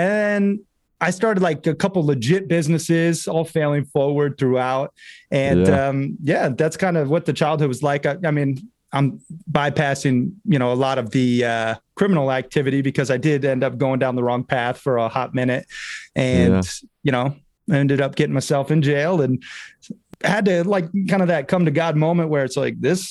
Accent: Sarasota, Florida, United States; also born or lived in Red Lodge; So I grew up half in Sarasota, Florida, and then half in Red Lodge, Montana.

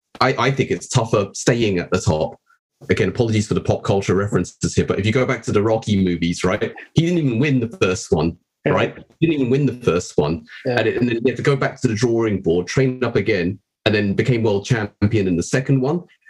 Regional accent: Tottenham, London, United Kingdom; And I grew up in Tottenham, right?

